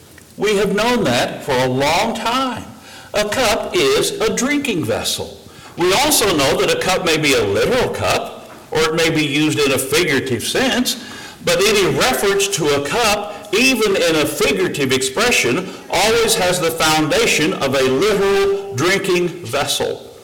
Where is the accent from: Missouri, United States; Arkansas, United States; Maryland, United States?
Missouri, United States; accent: Missouri; I was fresh from Missouri, so I was learning Greek with an El Salvadorian accent and speaking it then in a Missouri accent.